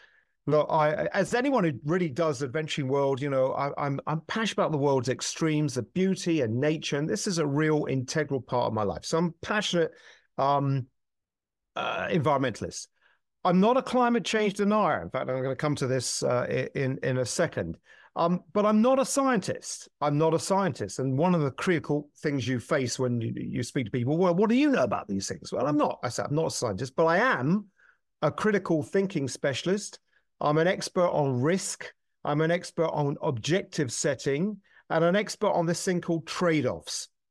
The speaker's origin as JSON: {"language": "English", "country": "United Kingdom", "said": "I'm a Brit, as you can probably sound."}